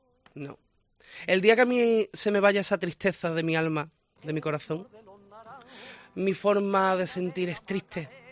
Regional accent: Marchena, Andalusia, Spain; Soy un enamorado de mi ciudad, soy un enamorado de mi tierra. Soy un enamorado de mi pueblo, de Marchena, de nuestras cosas, de nuestras costumbres.

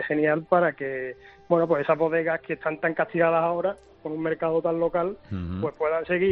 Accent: Sanlúcar de Barrameda, Andalusia, Spain; Yo soy de Sanlúcar de Barrameda

